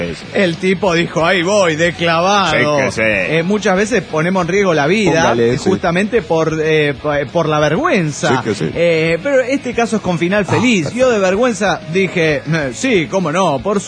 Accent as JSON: {"language": "Spanish", "town": "Orizaba", "region": "Veracruz", "country": "Mexico", "tie": "born or raised there", "said": "ando en mi tierra, Orizaba, ver Orizaba. Ver. Ah, no, Veracruz, claro."}